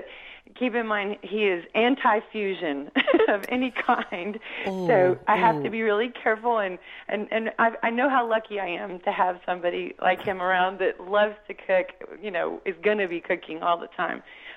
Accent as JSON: {"language": "English", "town": "Seattle", "region": "Washington", "country": "United States", "said": "However, I am from Seattle, and I am used to a slightly different taste at least once in a while."}